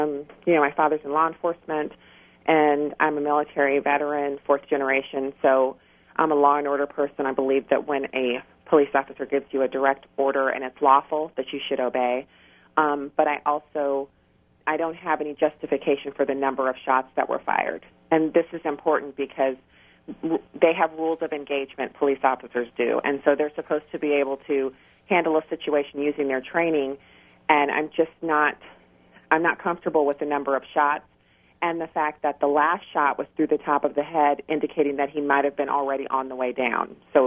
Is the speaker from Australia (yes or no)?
no; Germany; I grew up in Germany, so we would periodically have terrorist acts happen outside of the base